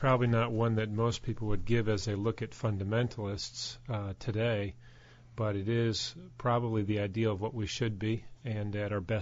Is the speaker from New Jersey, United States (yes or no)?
no; Connecticut, United States; I grew up in Connecticut, and my family came to know Christ after my mother and father began to have marriage problems when I was a child.